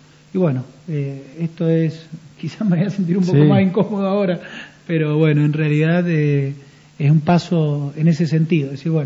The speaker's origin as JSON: {"language": "Spanish", "town": "San Martín", "region": "Mendoza", "country": "Argentina", "tie": "born there", "also_born_or_lived": "Córdoba / Buenos Aires", "said": "yo nací acá en San Martín, hice mi carrera en Córdoba, después mi especialidad en Buenos Aires, estuve 12, 13 años en otro lugar, hasta que, bueno, me volví en el año 2005 a San Martín"}